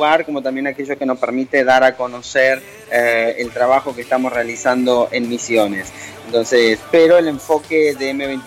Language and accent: Spanish; Argentina; also born or lived in Mexico; now in Spain; Sí, yo soy argentino, nací en Argentina, tengo una mezcla muy grande, mis padres son chilenos, pero yo nací en Argentina y de ahí ya me fui. Estuve algunos años viviendo en México y bueno, ya llevo unos 15 años viviendo aquí en España